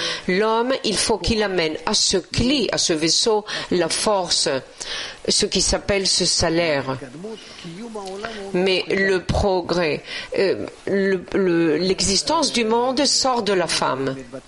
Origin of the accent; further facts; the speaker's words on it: New York, United States; Je viens de New York.